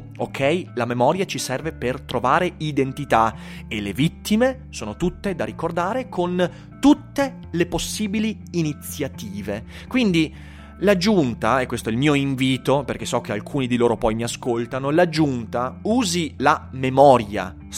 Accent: Schio, Veneto, Italy; Schio è una bella città, io la amo e poi ci vivo ed è bello parlarne. Quando io vado in giro per l'Italia e dico io sono di Schio, ne parlo sempre molto bene perché ci sto bene qui.

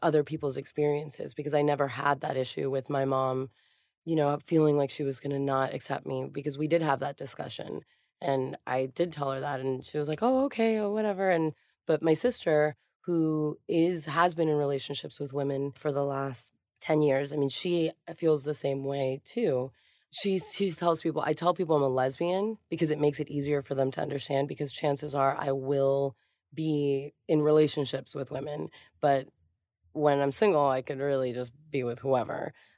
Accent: Hialeah, Florida, United States; But I grew up in Miami in Hialeah, and my high school was very queer.

